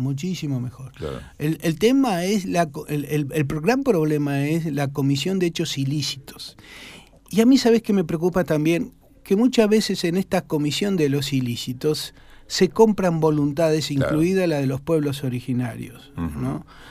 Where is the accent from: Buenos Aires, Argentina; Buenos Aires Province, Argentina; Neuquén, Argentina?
Neuquén, Argentina; Loncopué; Vengo de Loncopué.